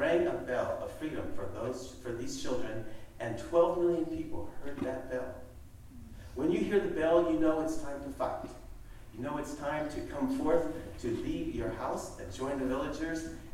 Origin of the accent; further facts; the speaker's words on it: Hayward, California, United States; My family and I grew up in Hayward, and on one of the four busy streets that feed into the Hayward Hills.